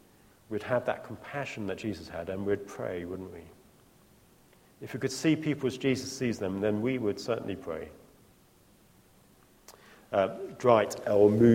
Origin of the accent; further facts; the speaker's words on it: East of England, United Kingdom; As you know, I grew up in Norfolk